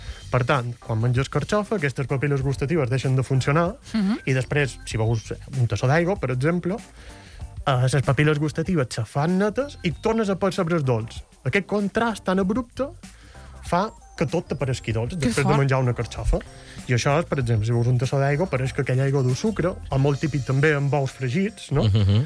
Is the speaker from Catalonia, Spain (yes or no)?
no; Balearic Islands, Spain; Jo soc de Mallorca.